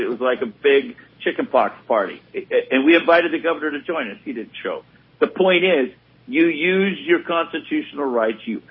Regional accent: Ohio, United States; Now, I'm from Ohio. I know it's different in California, but in Ohio, we have constitutional carry.

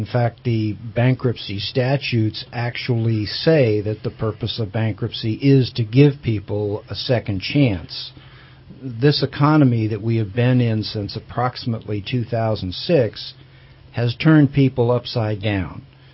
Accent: San Francisco, California, United States; moved away as an adult; Born and raised in San Francisco. Went to the University of San Francisco. Was in the San Francisco DA's office.

